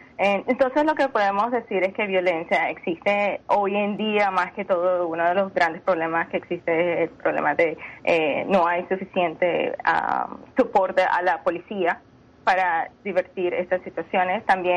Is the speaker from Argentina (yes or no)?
no; Venezuela; born there; Yo nací en Venezuela, yo soy venezolana